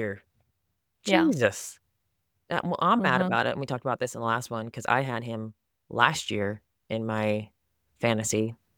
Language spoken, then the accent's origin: English; Miami, Florida, United States; But it's just like Tom Brady has always been the biggest fuck you dude to me because I'm from Miami.